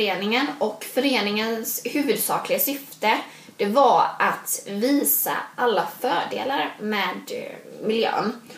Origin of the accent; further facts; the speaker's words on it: Blekinge, Sweden; Så jag åkte hem då och så tittade jag lite på utbudet, vad det fanns hemma i Blekinge.